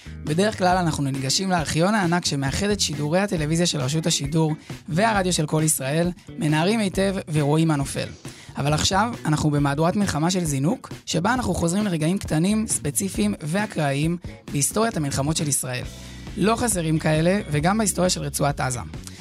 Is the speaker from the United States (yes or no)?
no; Gush Katif, Gaza Strip, Palestine; כן, אני גדלתי בגוש קטיף